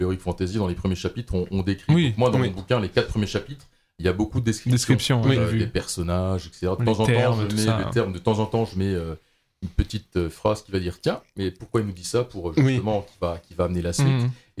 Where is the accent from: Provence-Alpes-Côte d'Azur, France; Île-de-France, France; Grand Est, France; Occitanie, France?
Grand Est, France; Richemont; En fait, moi, je suis donc de Richemont. C'est du côté de la vallée de la Fench.